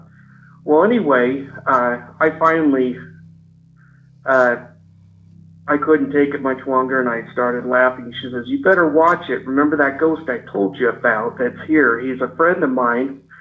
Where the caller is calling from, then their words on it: Ogden, Utah, United States; I'm calling from Ogden, Utah.